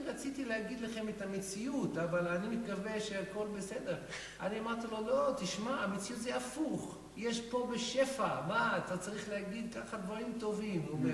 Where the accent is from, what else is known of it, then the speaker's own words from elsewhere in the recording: United States; now in Israel; אני עליתי מארצות הברית